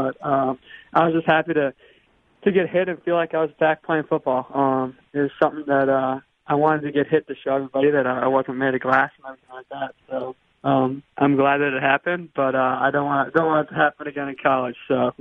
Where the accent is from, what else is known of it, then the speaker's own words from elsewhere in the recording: Minnesota, United States; he was someone that I looked up to as a kid growing up in Minnesota, watching the Gophers and watching him play.